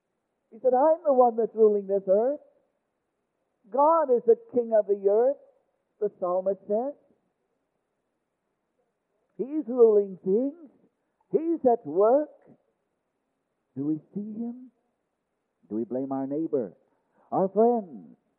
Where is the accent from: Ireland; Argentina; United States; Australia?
Argentina; I said, I'm a missionary from Argentina.